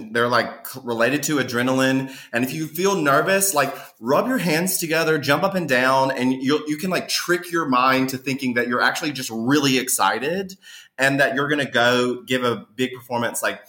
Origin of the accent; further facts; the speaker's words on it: Mississippi, United States; now in New York, United States; I'm from Mississippi, y'all. I just moved to New York.